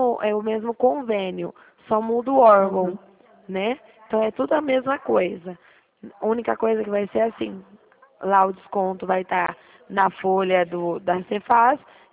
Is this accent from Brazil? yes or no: yes; Presidente Prudente, São Paulo, Brazil; Eu sou de Presidente Prudente, minha cidade.